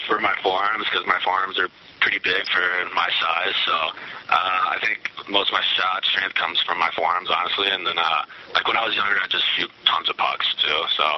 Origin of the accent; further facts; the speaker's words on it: Illinois, United States; Like, I'm from Illinois, and it's just flat plains all over the place